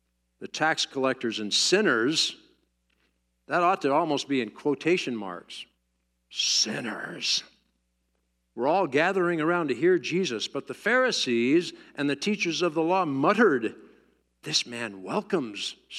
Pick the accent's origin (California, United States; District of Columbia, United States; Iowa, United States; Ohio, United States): District of Columbia, United States; Washington; also born or lived in Fort Worth, Texas; I was born in Fort Worth, Texas, and lived there a grand number of 4 years, 5 years actually, moved to Washington just before my sixth birthday, a couple of months.